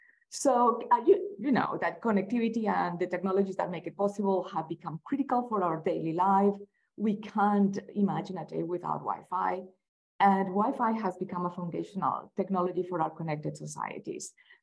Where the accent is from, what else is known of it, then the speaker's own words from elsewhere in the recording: Colombia; English is a second language; I'm originally from Colombia, so I speak Spanglish